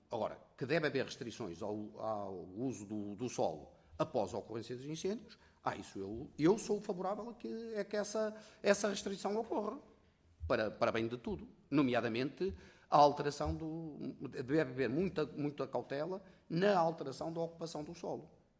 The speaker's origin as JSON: {"language": "Portuguese", "town": "Vila Verde", "region": "Braga", "country": "Portugal", "said": "principalmente em alguns concelhos lá do norte, de onde eu sou originário do concelho de Vila Verde, Distrito de Braga"}